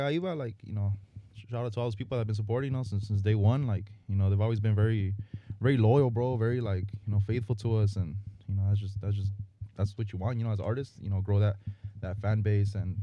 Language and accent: English; Salinas, California, United States; From Salinas, California.